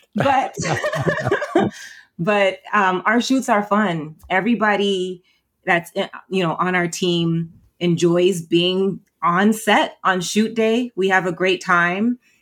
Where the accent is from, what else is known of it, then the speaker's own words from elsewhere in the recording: Massachusetts, United States; also born or lived in New Jersey; So my parents are Haitian. I was first born generation here in New Jersey, but I grew up in Massachusetts.